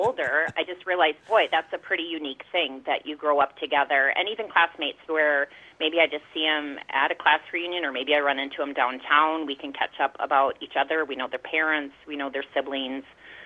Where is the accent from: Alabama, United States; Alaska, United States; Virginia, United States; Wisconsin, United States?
Wisconsin, United States; now in St. Paul, United States; I'm calling from Minnesota. I live in St. Paul. Whenever I go someplace and someone says, where are you from? I say, well, I live in Minnesota, but I'm from Wisconsin.